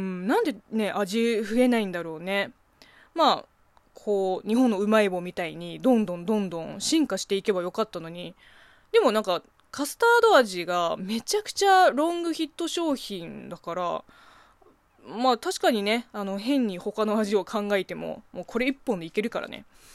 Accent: China; Japanese is a second language; now in Japan; 中国生まれ中国育ちの私

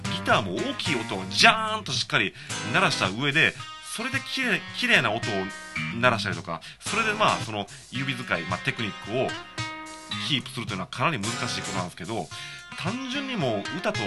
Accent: Shiga, Japan; で僕滋賀県出身なんで、伊勢やなしに伊賀うどんは食べたことあるんですよ。

